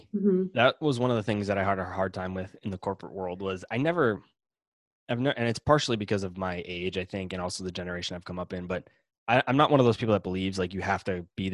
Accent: Boston, Massachusetts, United States; I'm from Boston.

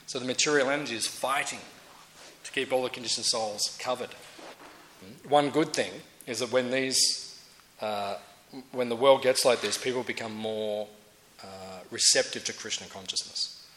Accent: Tasmania, Australia; I'd say, you know, excuse me, from Tasmania, from out of town. I'm from Tasmania.

